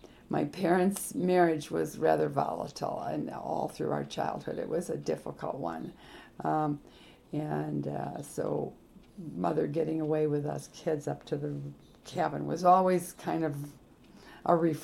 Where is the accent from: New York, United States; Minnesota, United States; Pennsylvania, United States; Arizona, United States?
Minnesota, United States; also born or lived in St. Paul, Minnesota; I was born in St. Paul, Minnesota in 1944.